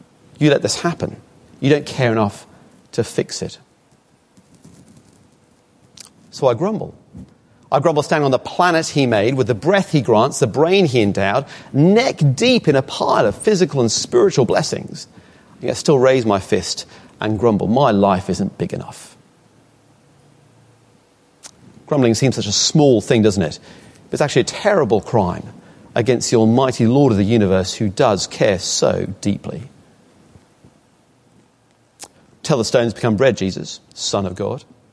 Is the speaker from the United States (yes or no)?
no; Australia; I'm actually Australian, and we do look up to the British in all sorts of ways.